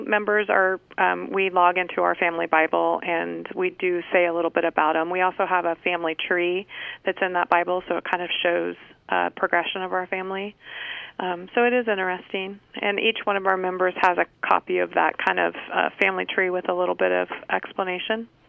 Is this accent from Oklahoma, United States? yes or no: no; Harris, California, United States; I came from the Harris area, and we have a family graveyard out there